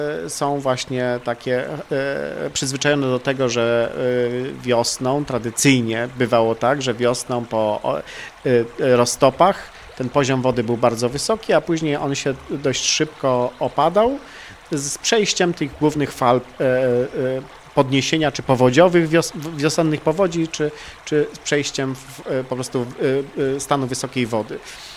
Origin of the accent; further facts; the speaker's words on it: Wyrzysk, Greater Poland Voivodeship, Poland; Ja pochodzę spod Wyżyska